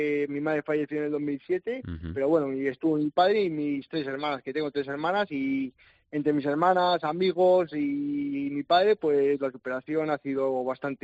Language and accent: Spanish; Castile and León, Spain; vengo de un pueblo de Valladolid, un pueblito pequeño, y mi futuro era la agricultura.